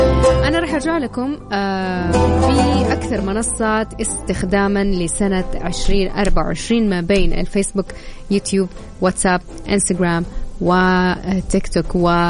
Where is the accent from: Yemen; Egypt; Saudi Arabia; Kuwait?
Saudi Arabia; والأكثر شعبية عندنا في السعودية